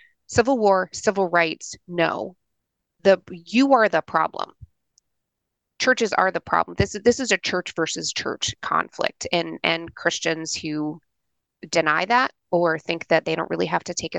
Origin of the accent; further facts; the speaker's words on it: Indiana, United States; I grew up in Indiana, didn't learn enough about the history of the Klan there, knew that my school was almost entirely white.